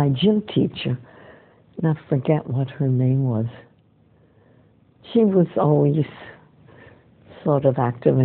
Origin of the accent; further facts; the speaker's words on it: Dobbs Ferry, New York, United States; I was born in Dobbsbury, New York, on the Hudson.